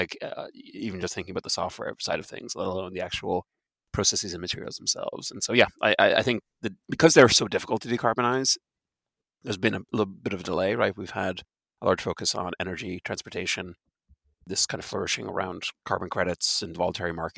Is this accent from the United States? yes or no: no; Ireland; it's going to be a real struggle as an Irish person saying the IRA for the next decade.